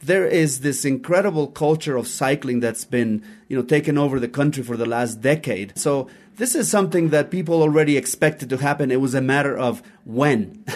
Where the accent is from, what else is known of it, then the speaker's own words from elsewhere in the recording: Mexico; And, you know, I'm from Mexico, but who cares? I'm a Latin American, and all Latin America is celebrating